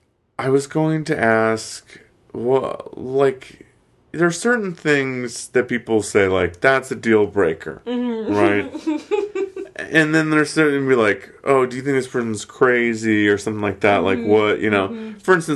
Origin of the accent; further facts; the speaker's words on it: Virginia, United States; I'm from Virginia. Like I went to JMU